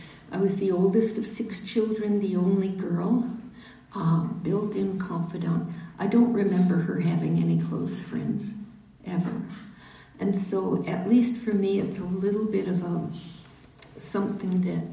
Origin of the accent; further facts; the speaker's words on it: Midwest, United States; But there was me and my brother were growing up in the Midwest, and my mom and dad had a restaurant